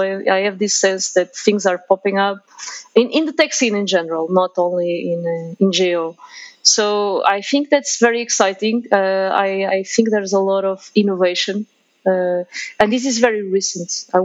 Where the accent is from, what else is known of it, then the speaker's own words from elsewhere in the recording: Lisbon, Portugal; also born or lived in London / Barcelona; I'm from Lisbon originally, but I lived longer in these other cities that you mentioned than in Lisbon. I mean, obviously, I lived in Lisbon when I was growing up